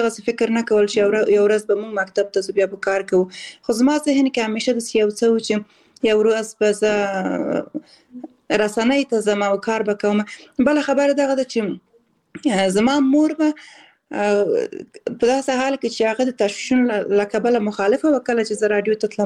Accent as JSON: {"language": "Pashto", "region": "Balkh", "country": "Afghanistan", "tie": "born there", "also_born_or_lived": "Khost / Kabul / Kunduz"}